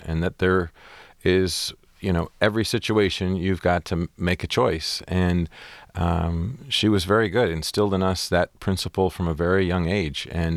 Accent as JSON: {"language": "English", "town": "Port Huron", "region": "Michigan", "country": "United States", "tie": "born or raised there", "said": "Oh, Jack, I had a great growing up on Lake Huron. It's a beautiful, small community with really great people."}